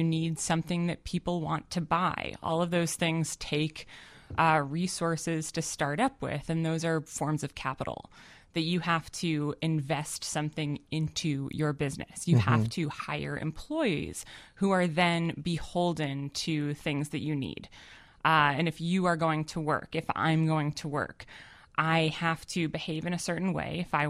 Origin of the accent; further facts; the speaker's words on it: Chicago, Illinois, United States; And I grew up in Chicago.